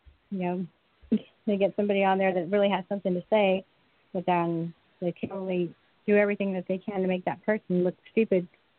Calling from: California, United States; I'm calling from Bye-bye. California, so pray for me.

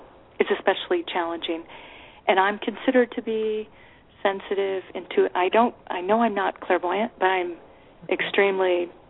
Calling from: Texas, United States; I'm calling from Texas.

